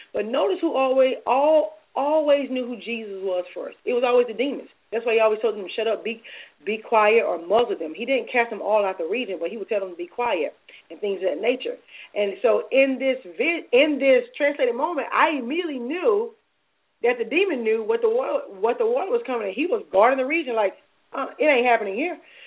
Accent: Alabama, United States; I think I said this, my home state, Alabama.

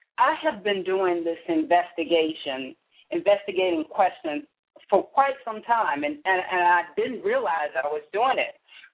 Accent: Alabama, United States; For an example, I came from Alabama. The history that I learned from Alabama in regards to my ancestors is about slavery.

